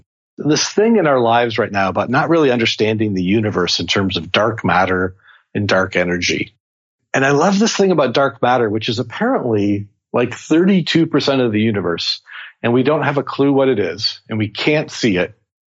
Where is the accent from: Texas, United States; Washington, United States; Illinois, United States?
Washington, United States; Seattle; First of all, I'm from Seattle, so coffee is for everyone.